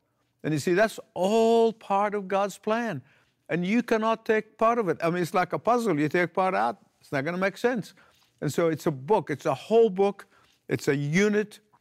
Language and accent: English; Australia; now in United States; when I moved from Australia to the United States, in Australia, I knew cricket and I knew rugby